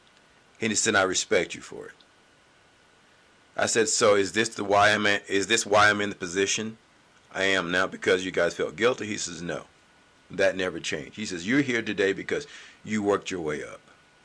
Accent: the South, United States; now, mind you, I'm from the South, and I realized something with people

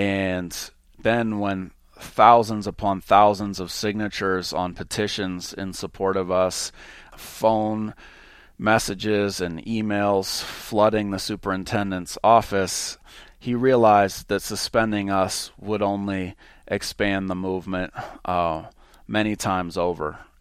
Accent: Washington, United States; now in New Mexico, United States; In my home state of Washington, it's the SBAC test

